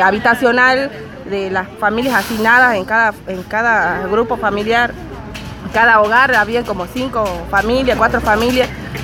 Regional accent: Argentina; somos los argentinos

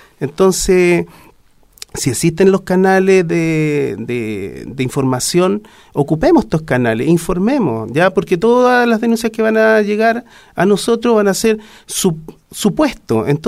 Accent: Chile; nosotros como ciudadanos chilenos tenemos la obligación moral

